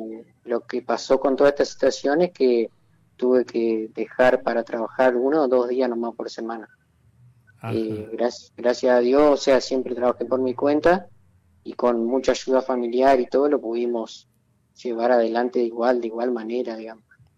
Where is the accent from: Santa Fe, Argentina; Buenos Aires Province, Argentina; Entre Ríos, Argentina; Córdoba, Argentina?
Entre Ríos, Argentina; Crespo; now in Aranguren, Argentina; Bueno, yo soy oriundo de Crespo, pero hace 13 años que vivo en Aranguren.